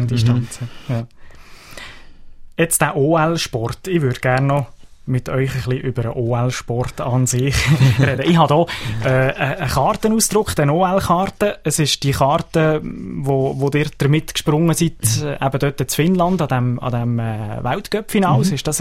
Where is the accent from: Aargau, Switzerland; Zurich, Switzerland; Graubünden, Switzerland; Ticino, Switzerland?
Aargau, Switzerland; wieder bei uns im Aargau?